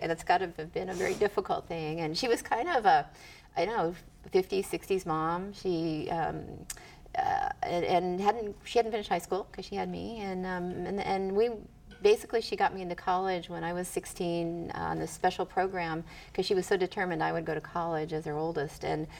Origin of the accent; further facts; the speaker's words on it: California, United States; With small kid time, I grew up in the Mojave Desert in California. I was there from about the time I was 11, 12, and my parents still live there, so it's a place I go back to as home.